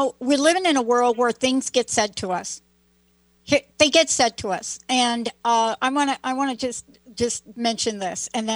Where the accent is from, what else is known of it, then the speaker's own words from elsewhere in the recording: New York, United States; I said, "I grew up in New York." They said, "Oh, that explains it."